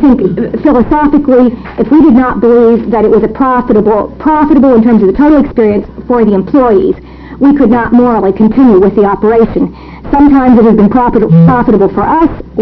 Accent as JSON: {"language": "English", "region": "East", "country": "United States", "tie": "born or raised there", "lives_now": "Corvallis, United States", "said": "when I grew up in the East"}